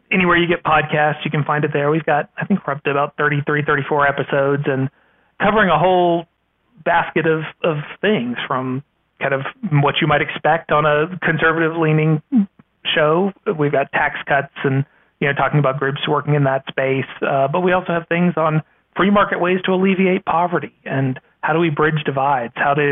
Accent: Virginia, United States; My home state of Virginia is arguing it as well as several others are as well.

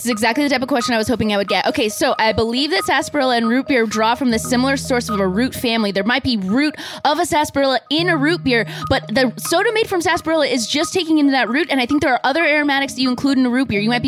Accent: Yorba Linda, California, United States; I'm from Yorba Linda, California.

